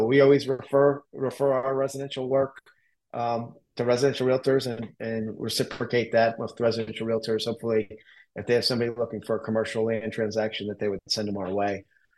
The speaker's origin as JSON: {"language": "English", "region": "Florida", "country": "United States", "tie": "born or raised there", "said": "So, I mean, I grew up in the Tampa Bay area, second generation real estate kid"}